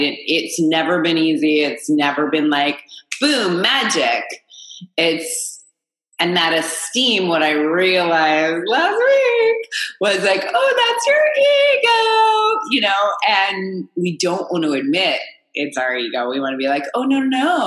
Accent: Manhattan, New York, United States; So I grew up in Manhattan and my parents got divorced when I was 8.

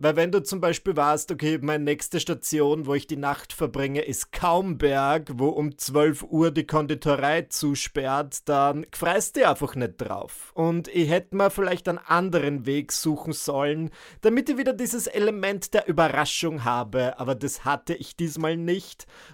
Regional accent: Burgenland, Austria; sondern ins Burgenland. Zurück dorthin, wo ich herkomme.

